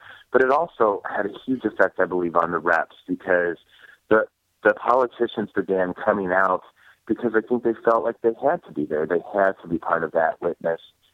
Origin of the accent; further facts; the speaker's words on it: Springfield, United States; I mean, I'm from Springfield growing up, and I've seen a lot of rallies